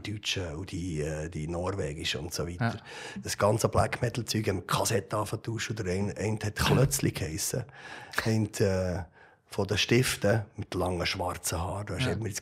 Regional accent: Switzerland; ich werde dort nicht als Schweizer wahrgenommen, ich werde dort als Musiker wahrgenommen.

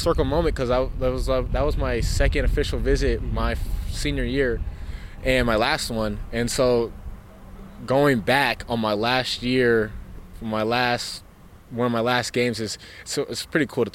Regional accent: Arizona, United States; I mean, I'm from Arizona, so I'm not far.

